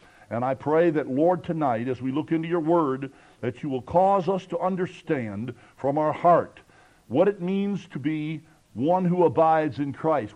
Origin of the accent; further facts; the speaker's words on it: Kentucky, United States; And I'm not a hillbilly, but I'm called one because I come from Kentucky.